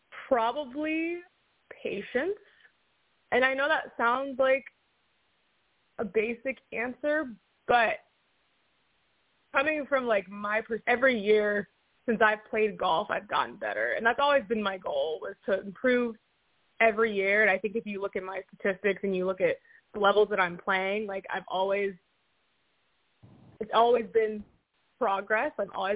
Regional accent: Toledo, Ohio, United States; now in Orlando, United States; So I'm from Toledo, Ohio. Originally, I now live in Orlando, Florida.

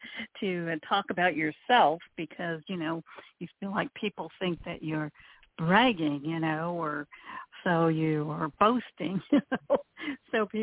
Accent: California, United States; Well, I grew up here in California, and I spent a lot of time with my grandparents who came here from Italy, Sicily and Naples areas

